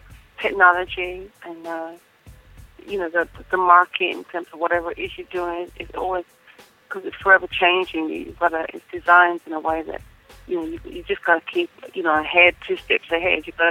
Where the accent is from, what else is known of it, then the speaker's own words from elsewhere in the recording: Birmingham, West Midlands, United Kingdom; also born or lived in London; now in Atlanta, United States; being born and raised in Birmingham, England, moving to London, then coming to Atlanta, even just within those, you know, moves in terms of place and addresses